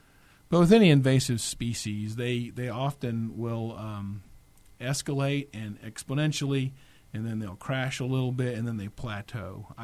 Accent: Fort Cavazos, Texas, United States; because I grew up right outside of Fort Cavazos. They moved through our ranch in 1982

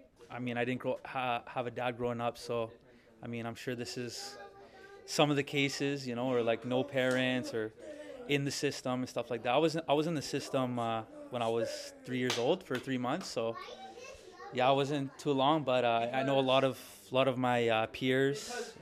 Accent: Saskatchewan, Canada; I'm from Treaty 4 territory, more specifically Paiute Nation.

